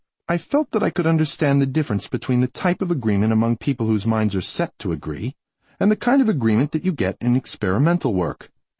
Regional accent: Far Rockaway, New York, United States; When I got a very early memory, let's say from my hometown of Far Rockaway, then immediately would come a whole sequence of memories, all from the town of Far Rockaway.

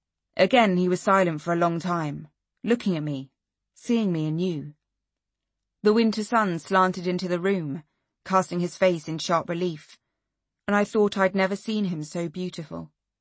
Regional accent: Hyesan, Ryanggang, North Korea; I'm from North Korea. That's why I want to go. I was born and brought up in Haesan, in Yangang province, North Korea. I can't return home

